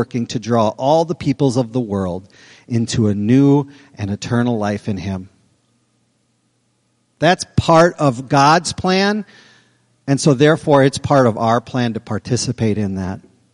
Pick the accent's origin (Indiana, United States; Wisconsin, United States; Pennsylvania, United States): Wisconsin, United States; Green Bay; As you heard from Pastor Young, we grew up in Green Bay, Wisconsin. I grew up in the church that Pastor Young pastored.